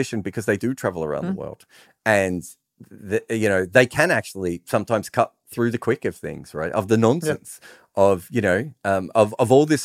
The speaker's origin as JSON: {"language": "English", "country": "Australia", "said": "I celebrate being Australian every day by being Australian."}